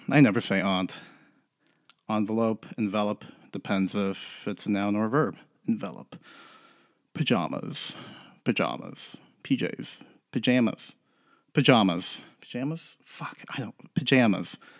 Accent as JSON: {"language": "English", "region": "East Coast", "country": "United States", "tie": "born or raised there", "said": "because I grew up on the East Coast where it's really cold, and kind of along there, you know, big, thick, hearty soups were the way to go."}